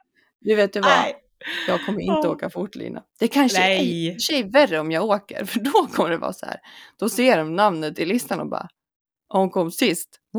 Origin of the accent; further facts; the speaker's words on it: Fagersta, Västmanland County, Sweden; min pappa, han bor ju i Fagersta. Och det är där jag är uppvuxen.